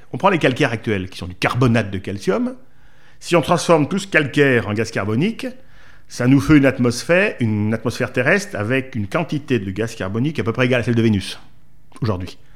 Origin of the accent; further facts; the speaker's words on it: Auvergne-Rhône-Alpes, France; il y a la Bretagne ou le Massif Central, je suis auvergnat